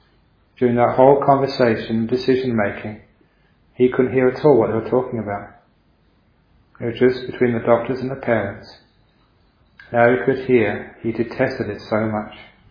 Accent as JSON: {"language": "English", "country": "Thailand", "tie": "born or raised there", "second_language": "English", "said": "the societies which I grew up with in Thailand"}